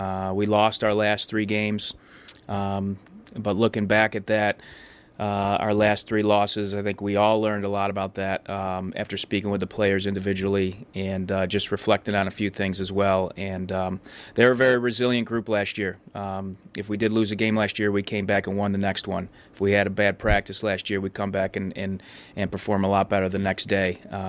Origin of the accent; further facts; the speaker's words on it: New York, United States; school in New York State, upstate New York, North Country, a couple hours north of Syracuse, where my hometown is.